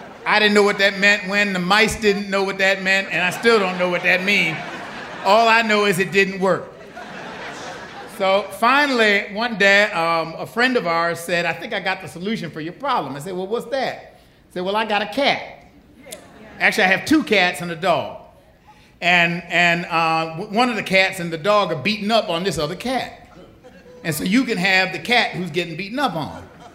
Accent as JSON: {"language": "English", "town": "Buffalo", "region": "New York", "country": "United States", "tie": "born or raised there"}